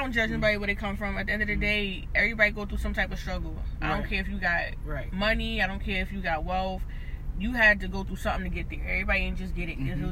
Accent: New York City, New York, United States; now in Atlanta, United States; I'm from Queens, Northside, New York City, all day, 180 game. I moved down here to Atlanta going on 3 years now, since May.

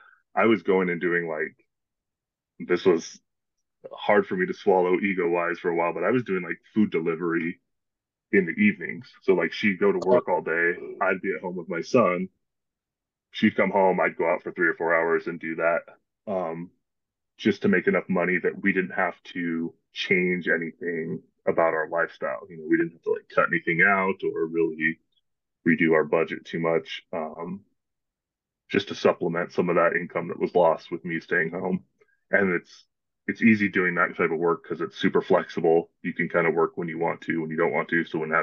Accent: Alaska, United States; also born or lived in Washington; now in Phoenix, United States; Yeah, I mean, I was born in Washington, but my folks moved back up to Alaska when I was like one. So for all intents and purposes, yeah.

